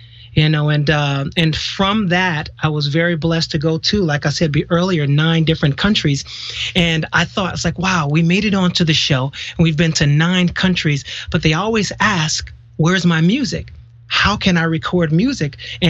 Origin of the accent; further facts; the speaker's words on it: Chicago, Illinois, United States; I'm from Chicago, and it's hard for, you know, a lot of men in Midwest to take selfies and videos